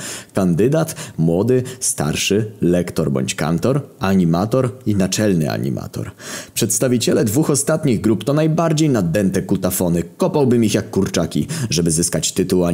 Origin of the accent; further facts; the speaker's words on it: South, Poland; Jestem z południa, więc zwykle było w góry